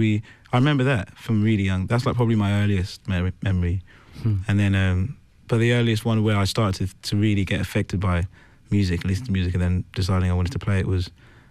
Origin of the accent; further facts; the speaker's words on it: Muswell Hill, London, United Kingdom; Yeah, I was born in North London, grew up in a town called Muswell Hill, which is in North London. Pretty much lived there until about a year ago. My parents are Ugandan, so but they were here before my brother and I were born.